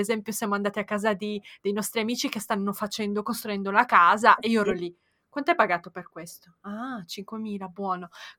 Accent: Moldova; Italian is a second language; Fai conto che io sono moldava e le persone in Est Europa fanno regali molto generosi

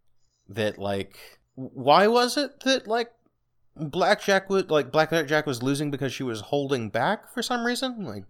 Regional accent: United States; Anyway, I'm an American

